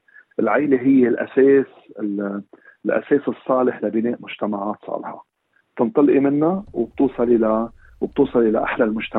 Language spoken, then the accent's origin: Arabic; Lebanon; now in Australia; هذا بلدنا الأصلي لبنان